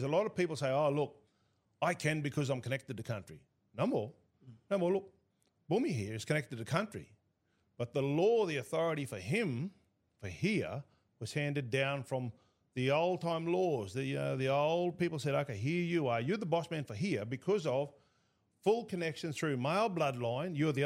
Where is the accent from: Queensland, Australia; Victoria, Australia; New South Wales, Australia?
Queensland, Australia; You know, I'm Yidinji now. I'm not Australian. When I drove down the hill, I drove down as an Australian.